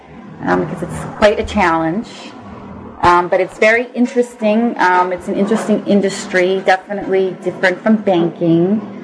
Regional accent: Havertown, Pennsylvania, United States; also born or lived in Upper Darby; I was born in Upper Darby, actually, but I grew up in Havertown, which is right next to each other. I went to Penn State University in State College, Pennsylvania.

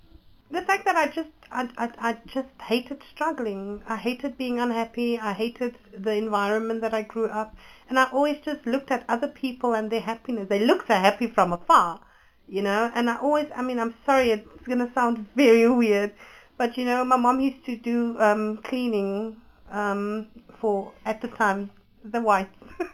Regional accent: Cape Town, Western Cape, South Africa; But I grew up in Mitchell's Plain, and I mean, Mitchell's Plain is just as bad as Lavendale, I must tell you.

